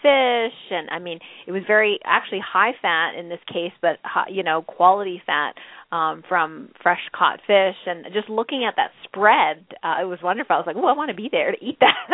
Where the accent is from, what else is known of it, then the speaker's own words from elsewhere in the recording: Canada; And I'm originally from Canada